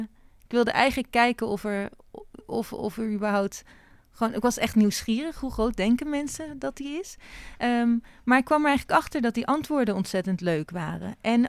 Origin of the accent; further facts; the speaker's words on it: Haarlem, North Holland, Netherlands; Ik ben in Haarlem opgegroeid.